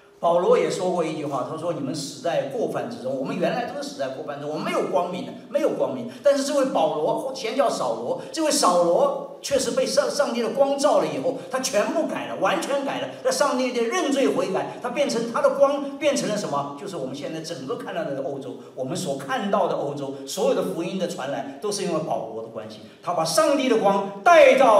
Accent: Taiwan; 我们从台湾来的孩子就当兵，男孩当兵的啊。

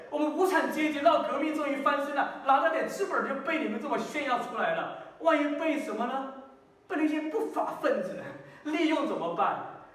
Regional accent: China; 这好像我们中国人说的那个

